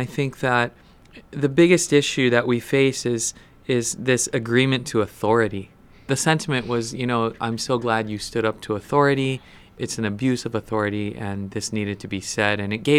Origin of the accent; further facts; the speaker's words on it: Hawaii, United States; But my mother is from Hawaii. I'm born and raised there. And my culture is Hawaiian.